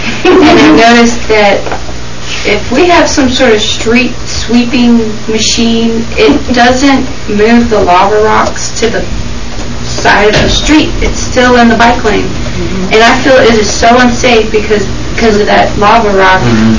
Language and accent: English; Austin, Texas, United States; I come from Austin and it's flat.